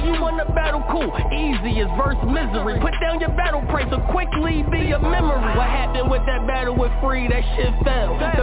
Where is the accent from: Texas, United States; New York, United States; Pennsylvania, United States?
Pennsylvania, United States; Philadelphia; I'm from Philly man, the land of the fucking spitters man.